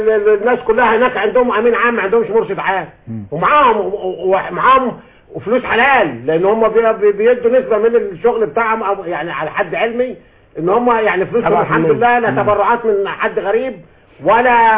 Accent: Upper Egypt, Egypt; عندنا في الصعيد

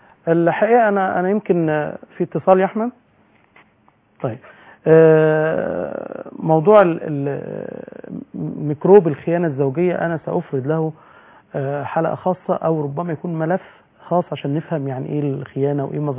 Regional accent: Egypt; واحنا بطبيعتنا كعرب او كمصريين

